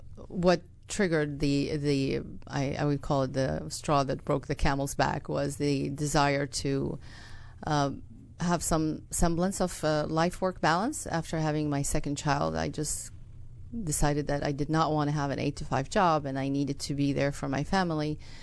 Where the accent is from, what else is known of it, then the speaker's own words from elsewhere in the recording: Iraq; now in United States; I was born in the United States, so I grew up here. My first years of my life were here, but then I went back to Iraq where my parents are from, and I grew up there for a good portion of my life.